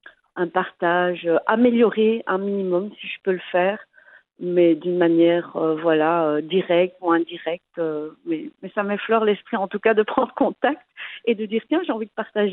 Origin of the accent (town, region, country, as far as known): Oujda, Oriental, Morocco